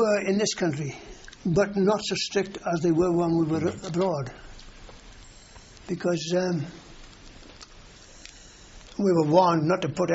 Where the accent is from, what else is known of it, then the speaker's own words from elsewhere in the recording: Beaufort, Wales, United Kingdom; I spent the night at Beaufort, my hometown, home village rather.